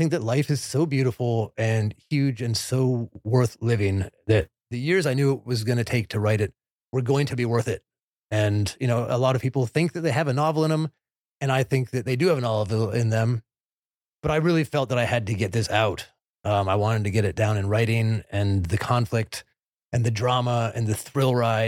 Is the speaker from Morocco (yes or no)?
yes; Morocco; now in New York, United States; I moved here from Morocco and I sort of crash landed into New York, and I lived in Brooklyn.